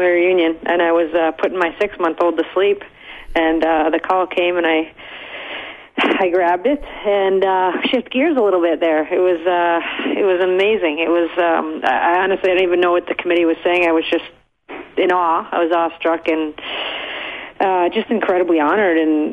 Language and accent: English; Chicago, Illinois, United States; we had season tickets to the Blackhawks because we grew up in Chicago.